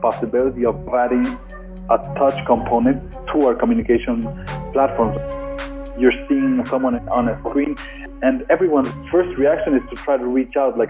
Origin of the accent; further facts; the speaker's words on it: Ecuador; and I'm from Ecuador, so being in a slow-moving economy, you're just drawn to the fast movement of technology.